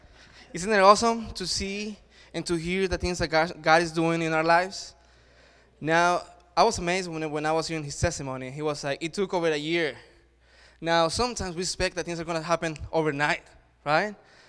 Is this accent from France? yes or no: no; El Salvador; English is a second language; Growing up, I grew up back in El Salvador, and I always say this: I have a beautiful, strong, super thick accent, and everywhere I go, it goes with me.